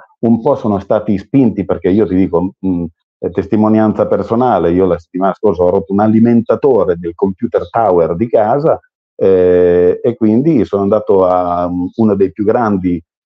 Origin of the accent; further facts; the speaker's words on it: Bologna, Emilia-Romagna, Italy; io che sono di Bologna e ho la città 30